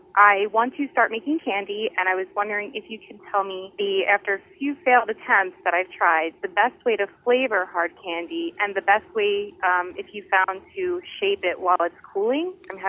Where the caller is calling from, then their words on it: Harleysville, Pennsylvania, United States; I am calling from Harleysville, PA.